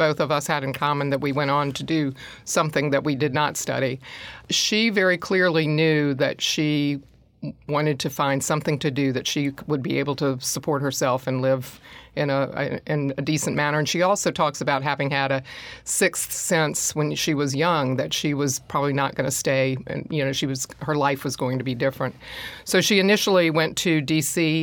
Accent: South Carolina, United States; also born or lived in New York; growing up in South Carolina. And her father was a teacher. My father was a teacher. Moving to New York, coming back to the South.

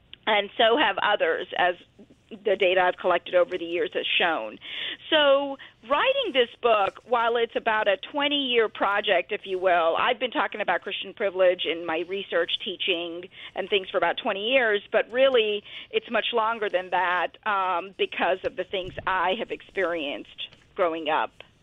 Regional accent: Atlanta, Georgia, United States; as a little brown Hindu girl growing up in Atlanta, Georgia, I encountered my fair share and then some of racial and religious discrimination.

